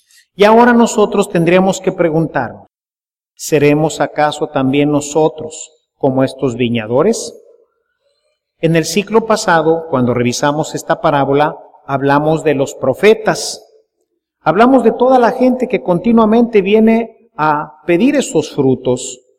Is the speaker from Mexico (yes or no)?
yes; Mexico; Nosotros somos mexicanos.